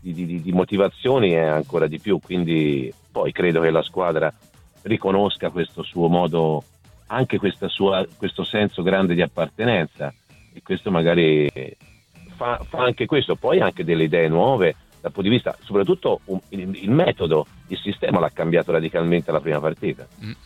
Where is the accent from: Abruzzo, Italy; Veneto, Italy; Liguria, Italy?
Veneto, Italy; Verona; poi se vengo da Verona, io un ambiente dove ci siamo creati un qualcosa di particolare, a me piacciono queste cose qui.